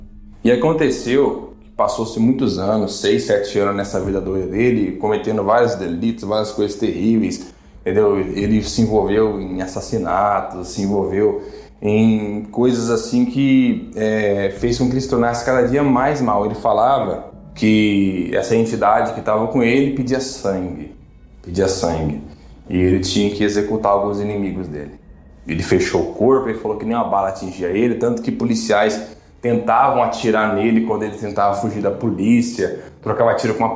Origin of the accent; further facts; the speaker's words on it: Paraná, Brazil; sou aqui do interior do Paraná.